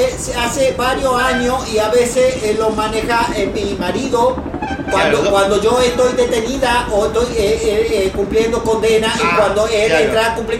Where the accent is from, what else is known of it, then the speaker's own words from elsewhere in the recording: Rosario, Santa Fe, Argentina; incluso mi acento puede variar un poco, porque yo soy nacida y criada en Empalme Granero.